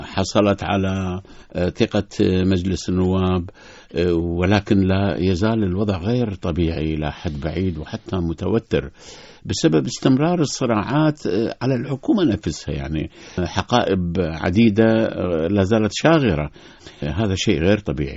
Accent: Iraq; والله هذا احنا ما كنا نأمله جميعا كعراقيين

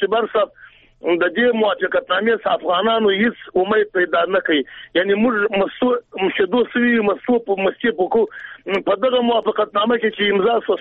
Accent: Afghanistan; خبره ده چې موږ افغانان یو نظر ورکوم، زه پښتون د چا سره لرم.

